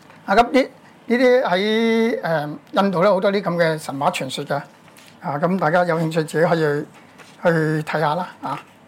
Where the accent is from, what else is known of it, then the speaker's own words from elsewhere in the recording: China; 不過我哋中國人就好少日念咒語